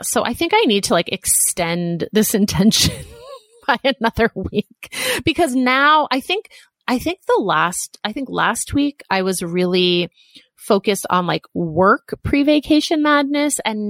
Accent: Brookline, Massachusetts, United States; Yeah, me too. I'm from Brookline, so you know Pino's.

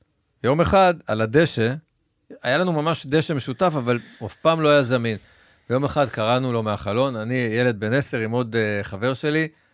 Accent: Haifa, Haifa District, Israel; now in Tel Aviv, Israel; אני גדלתי בחיפה, אבל אתה יודע, זה כבר היה, לדעתי שעברתי לתל אביב

